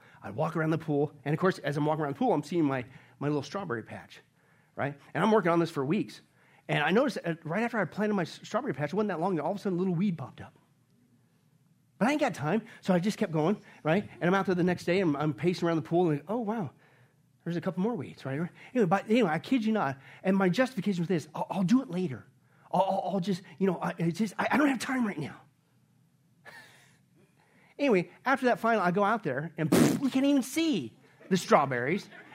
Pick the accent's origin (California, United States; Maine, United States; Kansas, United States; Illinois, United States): Kansas, United States; And it's like, man, but I grew up in Kansas. I always wanted to have a garden.